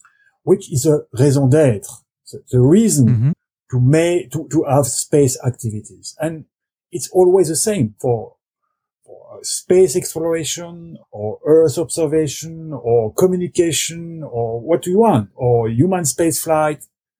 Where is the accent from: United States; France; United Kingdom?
France; I come from France.